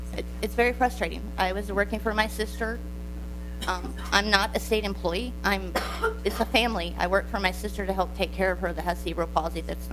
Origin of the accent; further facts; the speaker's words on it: Duluth, Minnesota, United States; I'm from Duluth.